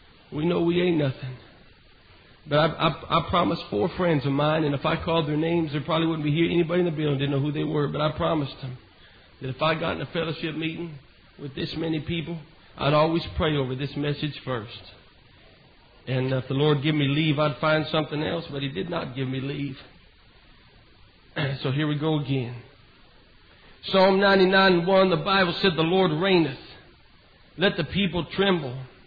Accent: Idaho, United States; We're from Idaho, and we only been full-time in the ministry for a little over a year.

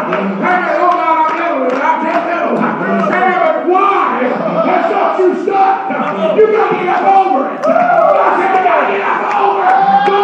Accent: Kentucky, United States; And I came all the way from Kentucky to tell somebody

